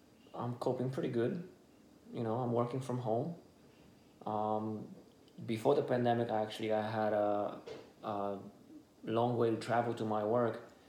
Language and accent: English; Poland; first language Polish; English is a second language; now in North Salem, United States; Well, right now in North Salem. It's in Westchester, in Westchester, New York. Place of origin, I'm from Poland. First language, Polish. A racial identity, white.